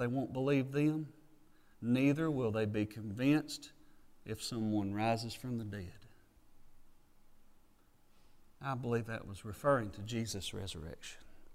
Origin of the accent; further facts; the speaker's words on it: North Carolina, United States; that is a challenge for me sometimes when growing up in Yakin County and ministering here.